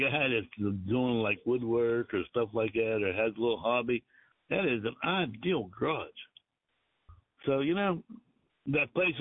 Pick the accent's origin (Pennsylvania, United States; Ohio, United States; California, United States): Pennsylvania, United States; Pittsburgh; moved away as an adult; also born or lived in Trenton / Denver; now in Richmond, United States; Well, I grew up in Pittsburgh. I left there in 79, went to Trenton in 79, came to Richmond in 89, went to Denver in 94, came back to Richmond in 97, and I bought this house in 97.